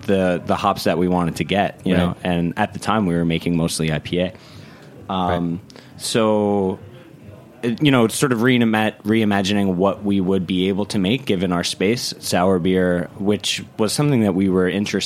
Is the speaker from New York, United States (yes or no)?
yes; New York, United States; from Hudson Valley.